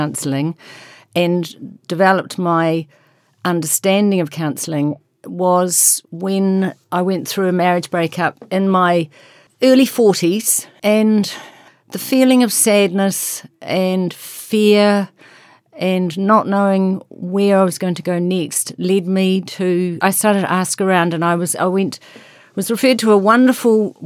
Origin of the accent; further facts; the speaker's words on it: North Island, New Zealand; It's lovely to be down here. I'm down from the North Island.